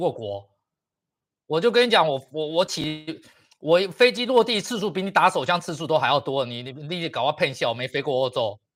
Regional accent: Taiwan; 你当我们台湾人他妈这么好骗啊？

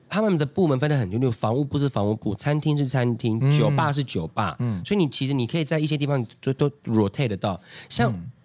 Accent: Taiwan; 像我们台湾人玩水可能不太会选择在早上十一点到下午两点这个区间，

